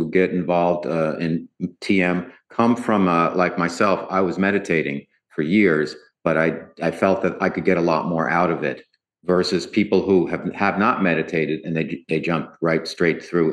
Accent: New York, United States; I have a pretty good, being a New Yorker, I have a pretty good BS detector

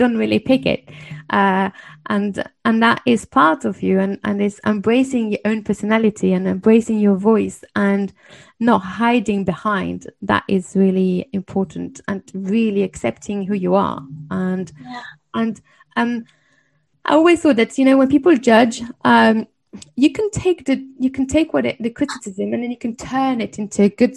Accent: France; English is a second language; I mean, even like I'm French, and I learned English and a different language, so my accent will be different.

